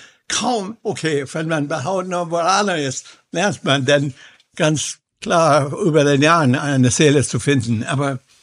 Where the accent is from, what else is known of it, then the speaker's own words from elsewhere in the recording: Ireland; German is a second language; moved away; Und ich komme aus Irland.